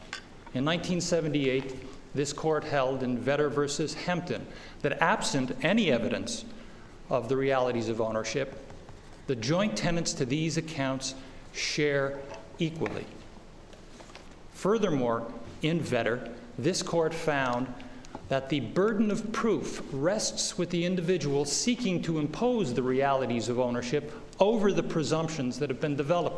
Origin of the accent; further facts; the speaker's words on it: Avon, Ohio, United States; I'm from Avon, Ohio